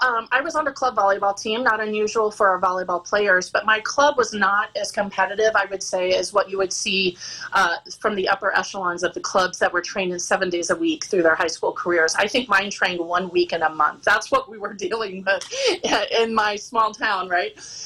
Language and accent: English; Missouri, United States; I came from Missouri, and I'm 3rd shortest out of 7 kids.